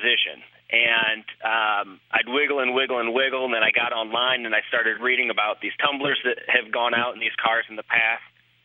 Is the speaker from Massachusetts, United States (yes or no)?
no; Auburn, Indiana, United States; also born or lived in Kalamazoo; now in Louisville, United States; I grew up in Auburn, Indiana, and then lived in Kalamazoo, Michigan, and then from Kalamazoo down here to Louisville.